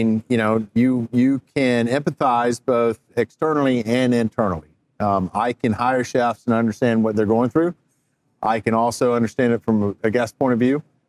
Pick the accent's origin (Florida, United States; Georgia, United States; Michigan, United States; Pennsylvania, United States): Georgia, United States; Sandy Springs; And I grew up in Sandy Springs